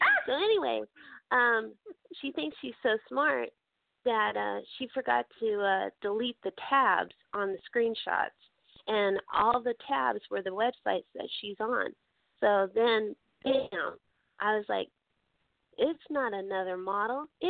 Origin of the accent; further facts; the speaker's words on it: California, United States; You know, you may gag me with a pitchfork, but I came from California.